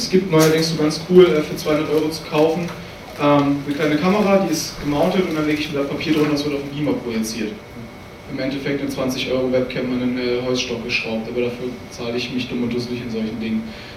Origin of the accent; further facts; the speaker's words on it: Berlin, Germany; Ich komme aus Berlin, deswegen Berlin als Beispiel hier